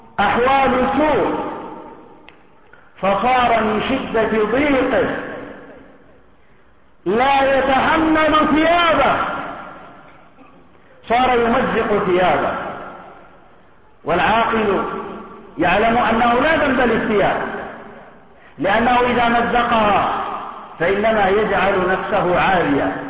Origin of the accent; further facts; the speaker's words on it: Yemen; لقد أنعم الله تبارك وتعالى على بلدنا اليمن بالوحدة